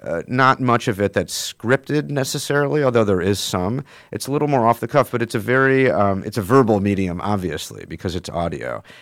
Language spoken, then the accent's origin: English; Southfield, Michigan, United States; But I grew up, so when I was a kid, we lived in a place called Southfield, right on 8 Mile.